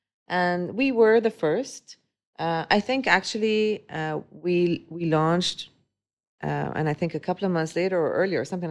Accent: Dubai, United Arab Emirates; So growing up in Dubai for close to 38 years now, if I find it so difficult to say I'm Lebanese. I'm not just Lebanese. I am Emirati, I'm Syrian, I'm Saudi, I'm Turkish, I'm Iranian, I'm Pakistani, I'm Indian.

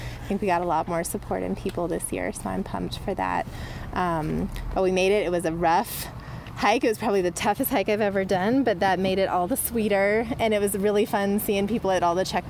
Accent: Boulder, Colorado, United States; I'm from Boulder, Colorado.

